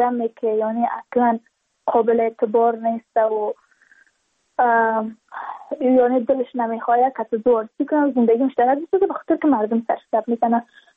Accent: Badakhshan, Afghanistan; چون ما از بدخشان هستیم

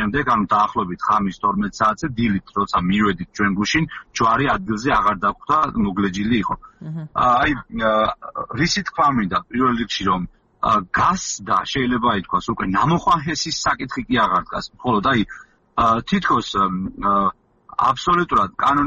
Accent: Tvishi, Racha-Lechkhumi and Kvemo Svaneti, Georgia; პირადად მე სოფელ ტვიში წარმოვადგენ, მოგეხსენებათ სოფელ ტვიში ლეჩხუმში მდებარეობს.

